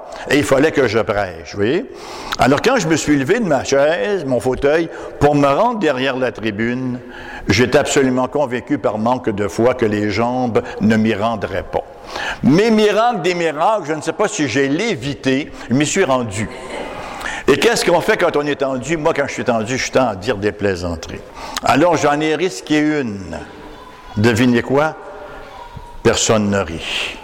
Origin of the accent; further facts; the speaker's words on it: Quebec, Canada; En tant que bon petit Québécois complexé